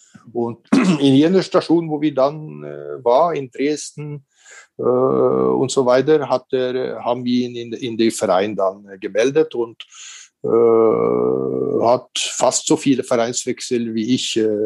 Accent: Norway; Und in Norwegen, in diesen Zeiten, wo ich aufgewachsen bin, war viel Schnee.

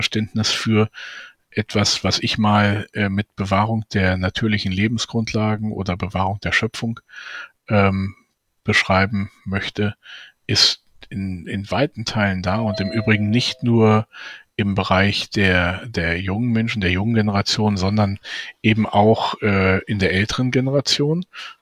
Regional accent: Braunschweig, Lower Saxony, Germany; Ich hatte Ihnen da den beklagenswerten Zustand meiner Heimatstadt Braunschweig kurz geschildert.

